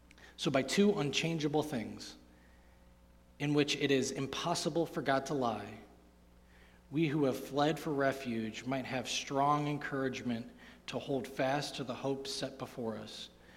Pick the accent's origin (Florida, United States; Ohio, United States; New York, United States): Ohio, United States; Amherst; I grew up here in Amherst, near the sandy beaches, not necessarily white, but the sandy beaches, nonetheless, of the shores of Lake Erie.